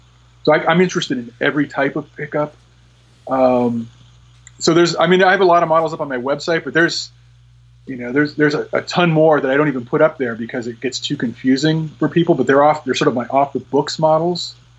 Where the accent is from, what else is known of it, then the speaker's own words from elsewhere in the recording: Miami, Florida, United States; I did, actually in Kendall.